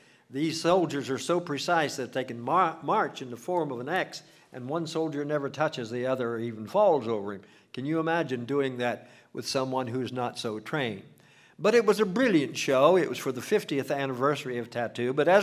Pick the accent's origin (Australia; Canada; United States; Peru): United States; Moundsville, West Virginia; And I said, oh, I'm from a provincial little town south of Wheeling, West Virginia, called Moundsville.